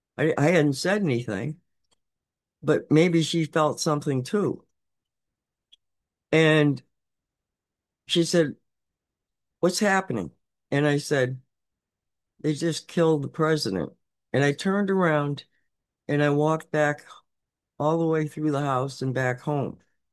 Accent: Massachusetts, United States; I was a fan of his. I grew up in Massachusetts.

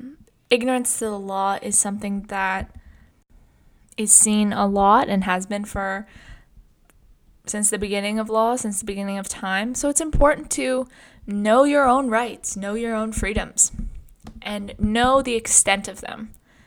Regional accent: Canada; So that I'm reading right from the Canadian Charter, and those are our freedoms by just being Canadian, that we have a fundamental right to.

